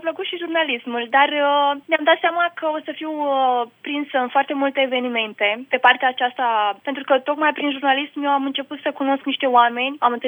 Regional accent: Moldavia, Romania; Am zis că dacă sunt moldoveancă, vreau să merg pe limba

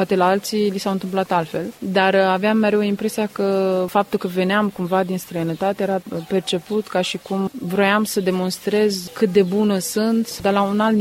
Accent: Bacău, Bacău County, Romania; also born or lived in Onești; now in Marseille, France; și sunt din Bacău, născută în Onești și sunt de 11 ani în Franța, în zona Marseille.

